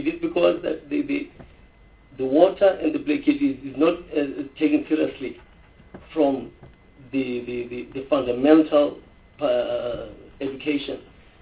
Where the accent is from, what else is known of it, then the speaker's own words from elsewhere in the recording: Cape Town, Western Cape, South Africa; I grew up here in Cape Town